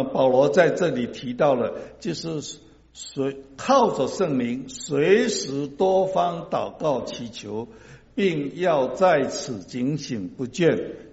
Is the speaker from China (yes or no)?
no; Taiwan; now in United States; 那我的家乡台湾啊，还是有我的亲人在。